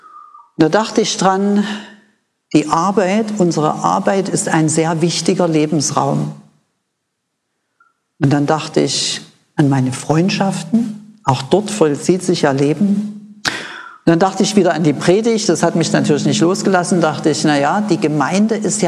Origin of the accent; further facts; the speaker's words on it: East Germany, Germany; Ich bin ja in der DDR aufgewachsen, eine atheistische Gesellschaft